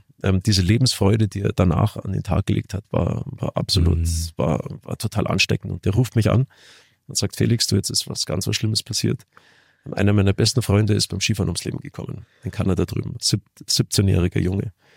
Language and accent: German; Garmisch-Partenkirchen, Bavaria, Germany; also born or lived in Munich; Wir sind auch in München zur Welt gekommen, weil es in Garmisch nicht möglich gewesen wäre, ehrlich gesagt.